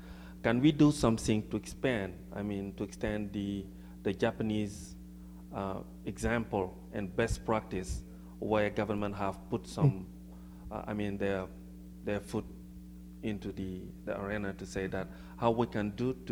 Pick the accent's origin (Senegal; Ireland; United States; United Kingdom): Senegal; I'm from Senegal.